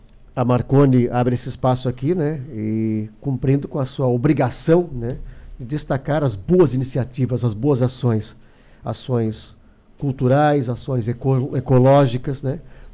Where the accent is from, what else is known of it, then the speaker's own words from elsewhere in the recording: Rio de Janeiro, Brazil; Eu nasci aqui na Baixada Fluminense, nos fundos da nossa casa, o Rio dos Americanos.